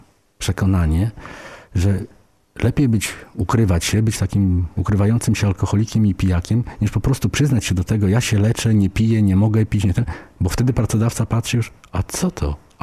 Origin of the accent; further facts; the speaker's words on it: Wrocław, Lower Silesian Voivodeship, Poland; ja się urodziłem i wychowałem na wrocławskim Szczepinie. Jest to blokowisko.